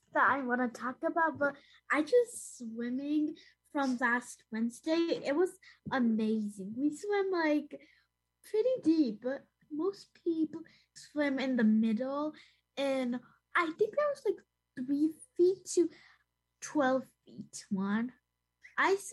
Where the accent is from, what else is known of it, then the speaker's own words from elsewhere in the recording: Hudson, New York, United States; I'm 8 years old, and I'm also from Hudson.